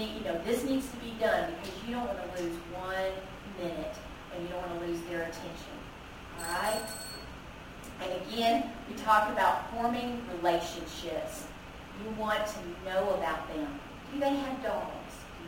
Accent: Dallas, Texas, United States; Okay, I was from Dallas.

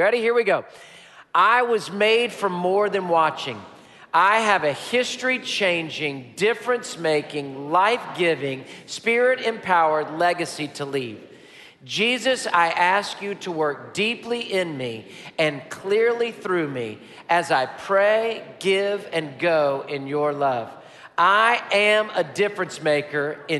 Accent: Houston, Texas, United States; I'm a native Houstonian. I love our city. You don't get any more Houston than me. I was born in Herman Hospital, raised in Houston, been here my whole life

